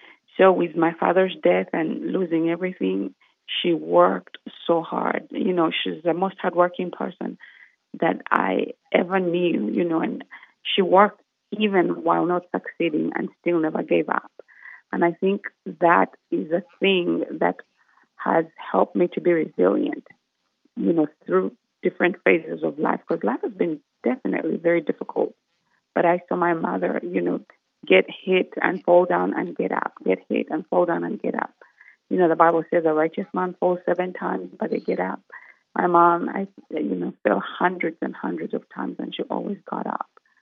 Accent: Kampala, Central Region, Uganda; moved away as an adult; now in England; I was born in Uganda, in the capital city of Kampala, and I grew up there until I lived there and went to school there, and left when I was about 23, 24, and moved to England.

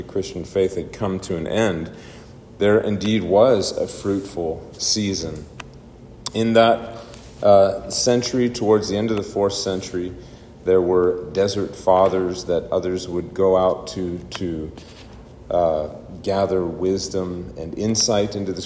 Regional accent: Saskatchewan, Canada; I grew up in Saskatchewan, so it's pretty easy. It's flat as a pool table.

